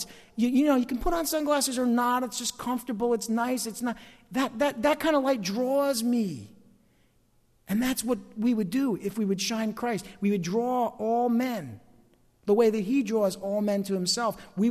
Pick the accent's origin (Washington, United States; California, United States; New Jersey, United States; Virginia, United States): New Jersey, United States; East Rutherford; I grew up here in East Rutherford, New Jersey, the home of the New York Giants. I grew up there in a working class neighborhood, a grandchild of Italian immigrants.